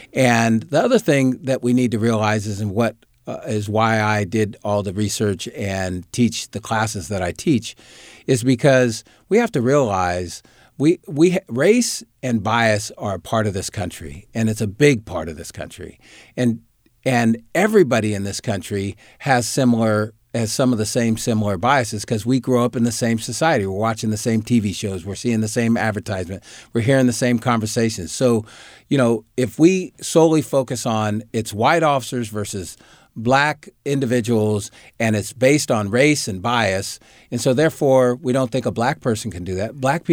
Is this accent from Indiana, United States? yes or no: no; Oak Park, Illinois, United States; I think growing up in Oak Park and being raised by my mom is the core of all my decisions, everything I've done throughout my entire life, both in work and personal.